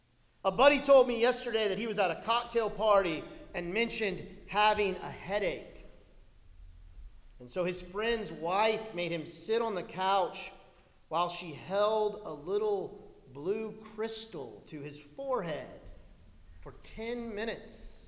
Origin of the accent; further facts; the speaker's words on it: Alberta, Canada; American, they asked me? No. I'm from Alberta.